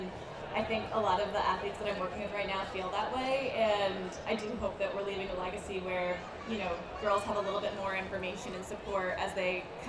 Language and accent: English; Rhode Island, United States; But, I was from Rhode Island, which is a good state